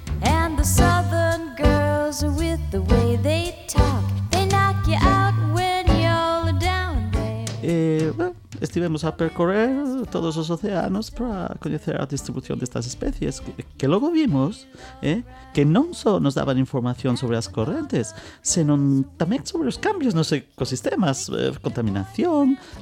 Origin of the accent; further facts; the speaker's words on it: Ferrol, Galicia, Spain; born there; eu nacín en 1916 en Serantes, Ferrol.